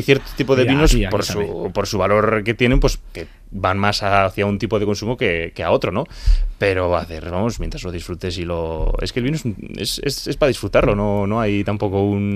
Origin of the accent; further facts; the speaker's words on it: Labastida, Basque Country, Spain; De Rioja Alavesa o La Bastida es un poco una burbuja de realidad